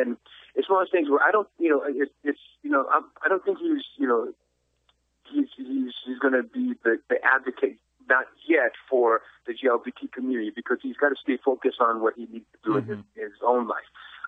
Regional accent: Hawaii, United States; It's about my life growing up in Hawaii and the things that the difficulties that I had to deal with throughout my whole life and in the NFL.

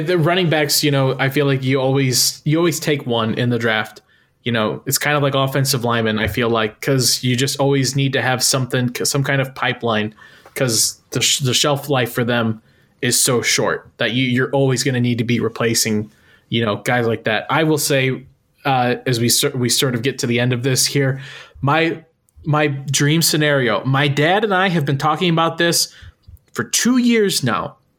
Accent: Ohio, United States; from my hometown of Miamisburg. Not my hometown, but right next to my hometown.

